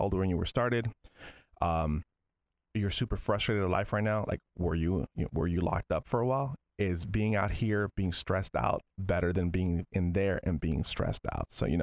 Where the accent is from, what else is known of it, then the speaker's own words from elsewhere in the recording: Venezuela; I grew up on American animation, you know, being from Venezuela. You see like the original Disney shorts and those were being played, and it that was my childhood.